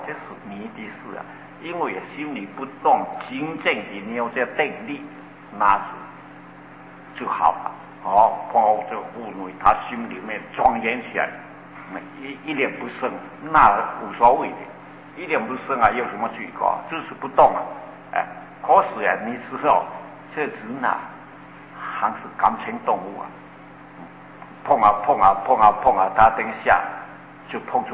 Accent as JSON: {"language": "Chinese", "country": "China", "said": "可我们中国人啊，好像又是公共汽车哦"}